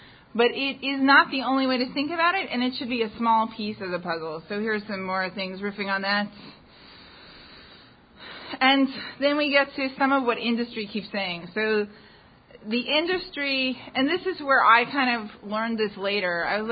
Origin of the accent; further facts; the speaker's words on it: Canada; now in United States; as I continue to observe America as a Canadian. I've been here for 20 years